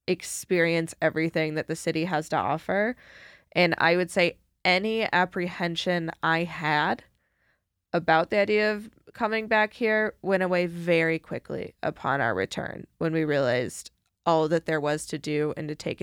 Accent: Columbus, Ohio, United States; born there; So I was not born here. I'm actually from Ohio. But I was raised here.

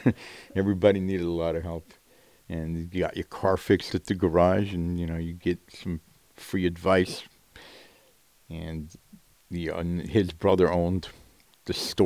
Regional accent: New York City, New York, United States; I grew up in New York City. And while it's wonderful in New York City, I couldn't live there anymore.

